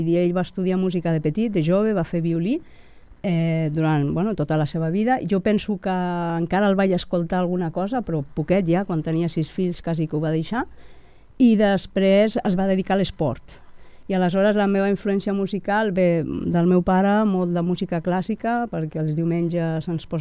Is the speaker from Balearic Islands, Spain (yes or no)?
no; Barcelona, Catalonia, Spain; Sí, sóc de Barcelona.